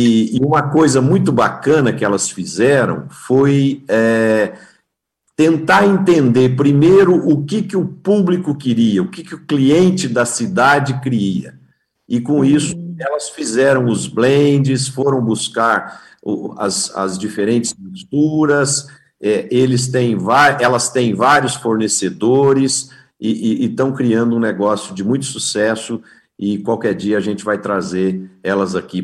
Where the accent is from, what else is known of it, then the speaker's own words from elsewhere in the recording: Brazil; Eu sou um grande apreciador de vinho e como brasileiro, fiquei muito feliz essa semana